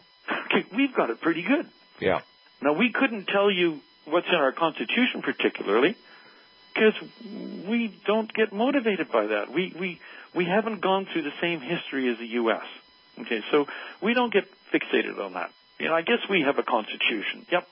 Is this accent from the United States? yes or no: no; Canada; what I'm always astounded as a Canadian is Canadians, in terms of the happiness factor, are an amazingly happy lot.